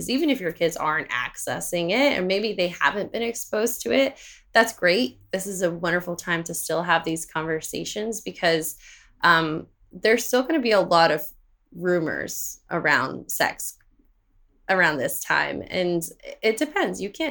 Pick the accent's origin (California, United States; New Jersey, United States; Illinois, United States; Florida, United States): Florida, United States; Miami; I was growing up in Miami in the early 2000s.